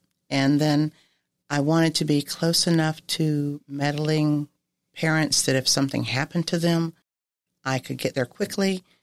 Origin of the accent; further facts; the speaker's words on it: Winnsboro, Texas, United States; Well, I grew up in Winnsboro, Texas, or just outside of Winnsboro, Texas, in a community called Pleasant Grove.